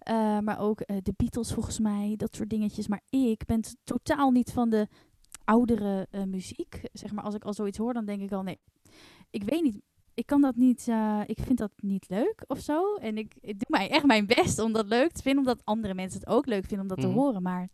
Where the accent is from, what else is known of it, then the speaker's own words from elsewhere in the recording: Vorden, Gelderland, Netherlands; born there; In Vorden, in de Achterhoek. Vorden.